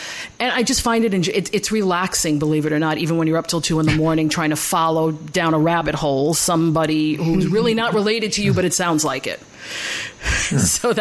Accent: Azores, Portugal; I'm from the Azores. I have fishmongers and farmers.

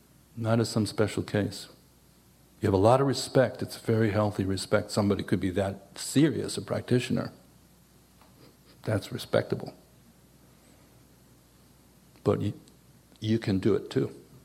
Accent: New York, United States; You know, some of it's from growing up in New York. It's like, are you talking to me? You know that vibe?

